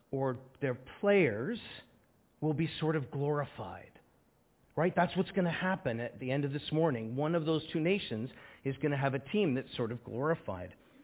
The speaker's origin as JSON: {"language": "English", "town": "Scarborough", "region": "Ontario", "country": "Canada", "tie": "born or raised there", "said": "I grew up in Scarborough. People played soccer because their mom made them play."}